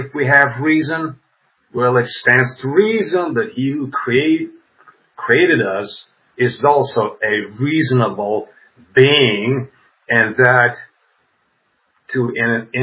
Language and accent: English; Russia; English is a second language; I'm not a native English speaker, so my apologies and kudos for all my English-speaking viewers that they have to bear up with my English.